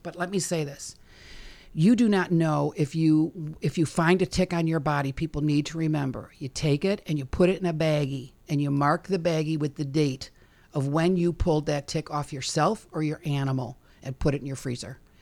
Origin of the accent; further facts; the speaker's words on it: Chicago, Illinois, United States; I'm from Chicago.